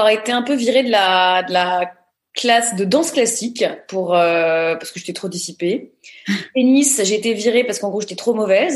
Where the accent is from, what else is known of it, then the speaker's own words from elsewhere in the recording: Neuilly-sur-Seine, Île-de-France, France; Alors, je suis née à Paris. J'ai grandi à Neuilly-sur-Seine avec une sœur jumelle et un petit frère